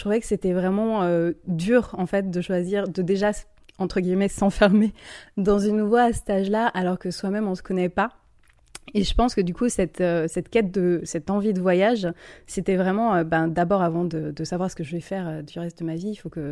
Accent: Colmar, Grand Est, France; Alors effectivement, j'ai grandi à Colmar.

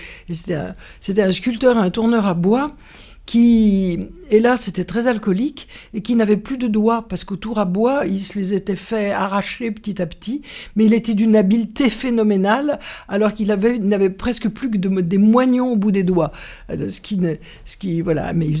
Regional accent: Lyon, Auvergne-Rhône-Alpes, France; born there; je suis née à Lyon, donc j'ai pas eu de peine. J'ai eu des marionnettes lyonnaises dans les bras.

